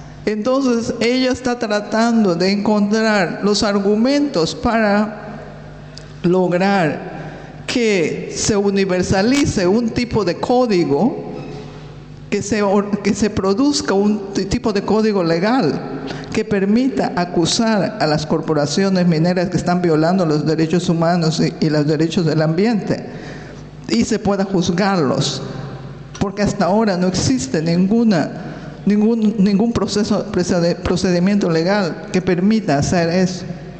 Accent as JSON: {"language": "Spanish", "country": "Peru", "moved": "yes", "lives_now": "Canada", "said": "yo soy de Perú originalmente, pero vivo en Canadá 25 años."}